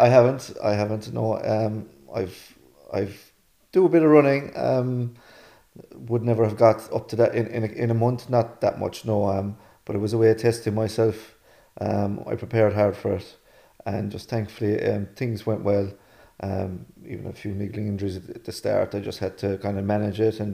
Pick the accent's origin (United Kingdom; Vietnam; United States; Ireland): Ireland; Killarney, County Kerry; I'm from Killarney Town, just the Woodlawn area of Killarney Town. I've been here all my life. I'm working most of my life inside the Tattler Jack pub. So I'm out in Lochaben there now